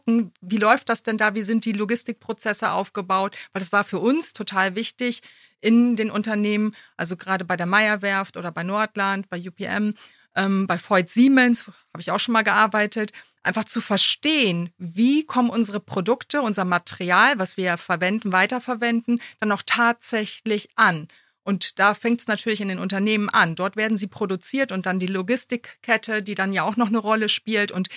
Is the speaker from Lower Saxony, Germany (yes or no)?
yes; Dörpen, Lower Saxony, Germany; Ja, ich bin gebürtige Emsländerin, bin in Dörpen aufgewachsen